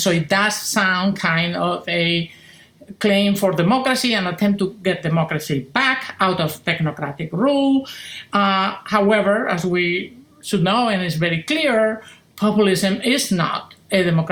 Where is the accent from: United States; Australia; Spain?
Spain; I grew up in Spain, as you mentioned, so I grew up in a dictatorship, in Franco's dictatorship